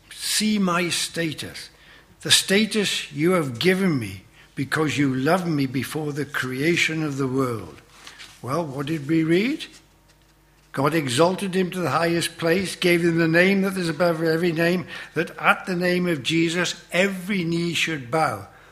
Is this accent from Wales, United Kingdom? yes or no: yes; Wales, United Kingdom; when I was growing up in Wales